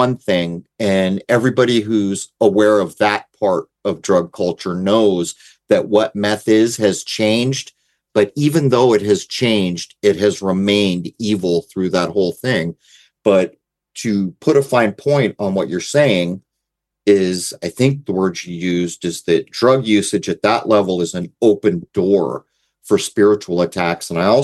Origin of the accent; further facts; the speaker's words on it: San Diego, California, United States; But where I grew up in East County, San Diego, is where the Hell's Angels introduced crystal meth.